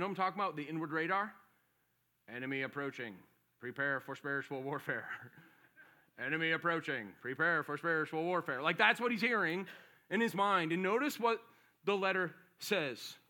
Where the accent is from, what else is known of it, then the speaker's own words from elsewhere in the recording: Ireland; I'm Irish and I will fight, okay?